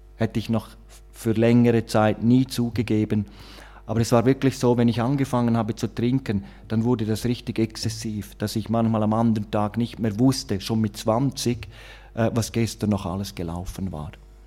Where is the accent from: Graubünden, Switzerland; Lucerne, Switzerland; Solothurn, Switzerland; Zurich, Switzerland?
Graubünden, Switzerland; Ich bin ja in der Schweiz aufgewachsen, in einem sehr schönen Ort, Kanton Graubünden.